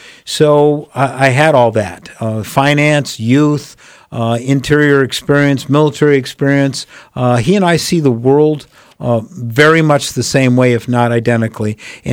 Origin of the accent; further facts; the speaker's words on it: Alaska, United States; I'm from South Central. I know the Valley. I know the Valley pretty well, and Anchorage, of course, as a former mayor in the peninsula.